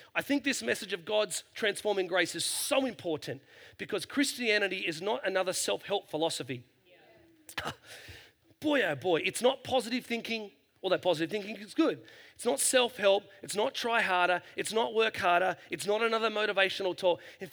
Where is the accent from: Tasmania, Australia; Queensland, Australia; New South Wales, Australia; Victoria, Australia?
New South Wales, Australia; surfer from the mid-north coast end up being a pastor? I mean, I can't figure it out. No one in my hometown can figure it out.